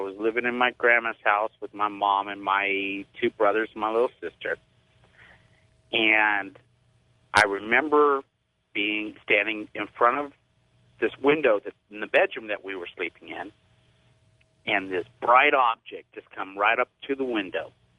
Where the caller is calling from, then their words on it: Denver, Colorado, United States; from Denver, Colorado.